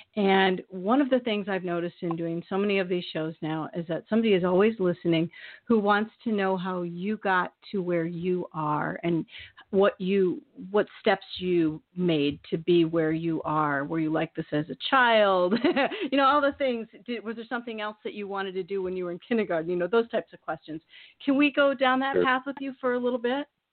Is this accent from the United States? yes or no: yes; Iowa, United States; Yeah, I grew up in Iowa